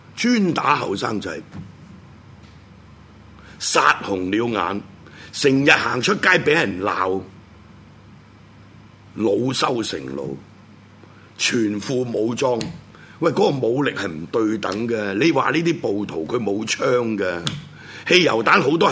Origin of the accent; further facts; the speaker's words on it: Hong Kong; 但在你滅亡之前，我們香港人就非常痛苦